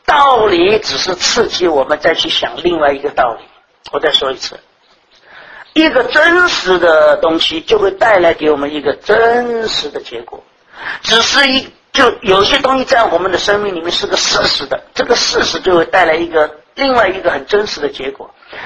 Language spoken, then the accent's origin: Chinese; China; 这个旧约圣经里面一定记了很多这样奇奇怪怪，我们中国人读起来比较拗口的东西。